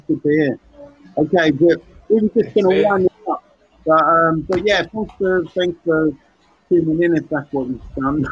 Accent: United Kingdom; Yeah, we're from the UK, from the UK.

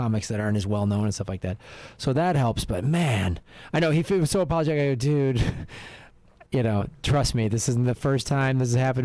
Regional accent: Chicago, Illinois, United States; I'm originally from Chicago.

